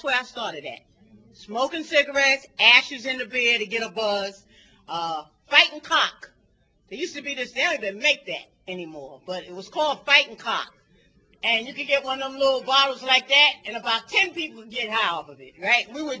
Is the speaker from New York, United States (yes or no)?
yes; Harlem, New York, United States; I was raised in Harlem. I came from the era of wanting to be down